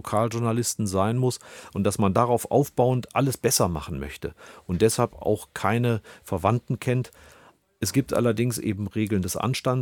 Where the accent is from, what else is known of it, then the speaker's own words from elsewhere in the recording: Rhineland, Germany; Also ich bin Rheinländer und bei uns gibt es halt den Satz, man muss auch Jönne könne.